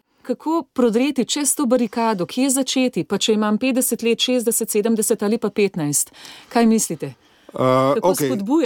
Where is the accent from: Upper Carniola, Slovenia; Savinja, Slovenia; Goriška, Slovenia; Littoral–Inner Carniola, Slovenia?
Upper Carniola, Slovenia; tudi sama sem iz Gorenjske